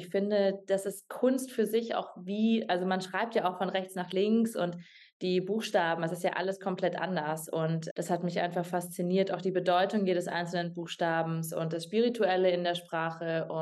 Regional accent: Bavaria, Germany; also born or lived in Munich; Ich bin eine gebürtige Münchnerin. Allerdings bin ich sehr viel im Chiemgau aufgewachsen. Also ich bin in München geboren.

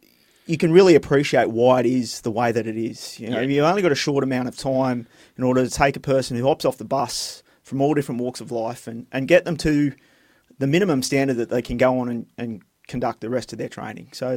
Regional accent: Gunnedah, New South Wales, Australia; I grew up in Gunnedah in northwest New South Wales.

